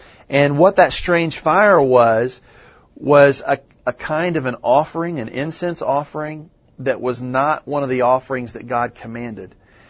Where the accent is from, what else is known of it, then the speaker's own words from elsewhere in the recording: Louisiana, United States; I went to an … concert in New Orleans, Louisiana. I'm from Louisiana.